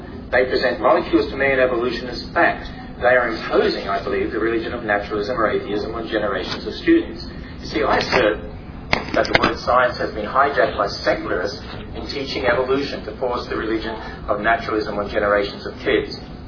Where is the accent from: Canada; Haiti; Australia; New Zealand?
Australia; now in United States; I'm an Aussie and live over here in America, and they tell me I have an accent.